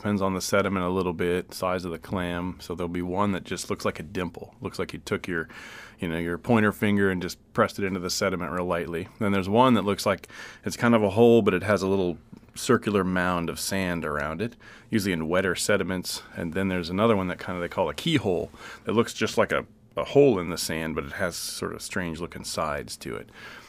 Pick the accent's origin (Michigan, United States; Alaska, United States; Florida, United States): Alaska, United States; Anchor Point; I was born in Homer and then grew up in Anchor Point.